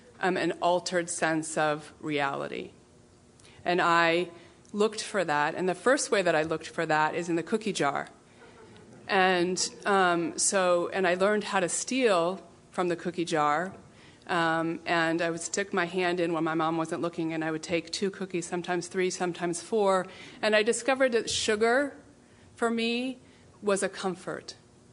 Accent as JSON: {"language": "English", "town": "Los Altos", "region": "California", "country": "United States", "tie": "born or raised there", "said": "So I grew up down in Los Altos. I was adopted when I was about 4 months old."}